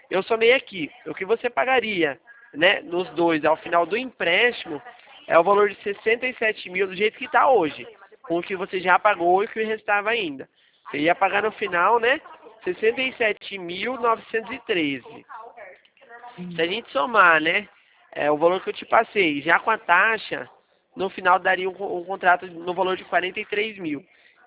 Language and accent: Portuguese; Araras, São Paulo, Brazil; como eu sou aqui de Araras também